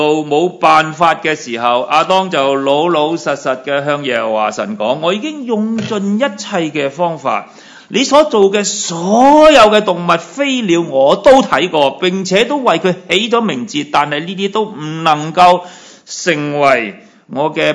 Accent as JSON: {"language": "Cantonese", "region": "Guangdong", "country": "China", "said": "不能好似我哋广东人所说嘅年晚煎堆，做咩啊？人有我有。"}